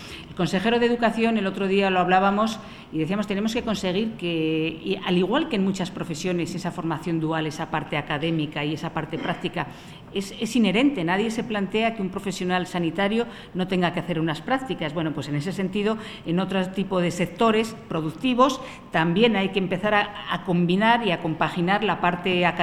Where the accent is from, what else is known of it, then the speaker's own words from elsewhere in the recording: Zamora, Castile and León, Spain; also born or lived in Salamanca; soy zamorana, he vivido en Salamanca, es decir, estoy como en mi casa